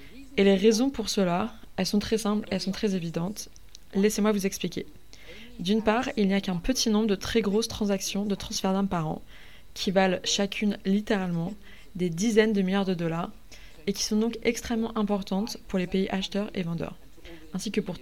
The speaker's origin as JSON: {"language": "French", "country": "South Africa", "second_language": "French", "said": "pardonnez mon manque de vocabulaire. Je viens d'Afrique du Sud"}